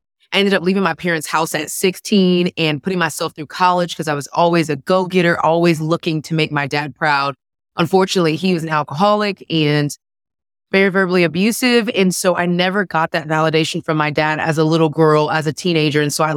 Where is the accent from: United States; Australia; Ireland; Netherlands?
United States; Houston, Texas; now in Atlanta, United States; the first and best thing that you need to know about me is that I'm from Houston, Texas. Texas all day, okay? I do live in Atlanta, Georgia, unfortunately.